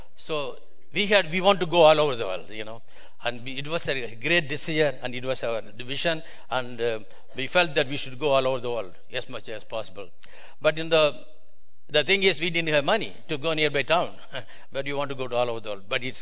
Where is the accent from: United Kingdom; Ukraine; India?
India; English is a second language; I come from India.